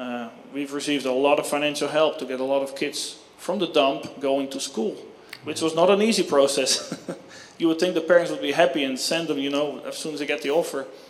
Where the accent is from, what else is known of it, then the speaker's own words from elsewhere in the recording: Alabama, United States; I'm from Alabama.